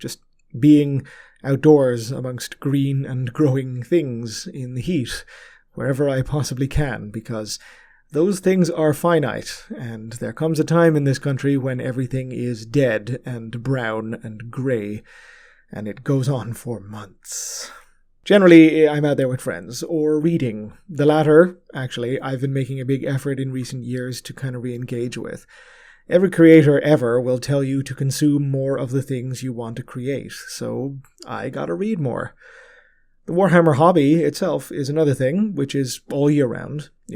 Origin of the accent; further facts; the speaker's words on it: Ireland; now in Canada; if you lived or live where I grew up in Ireland, seasons are not really so much of a thing.